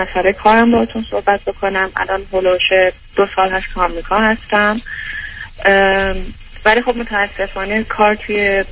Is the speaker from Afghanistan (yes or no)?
no; Iran; now in United States; از ایران اومدم.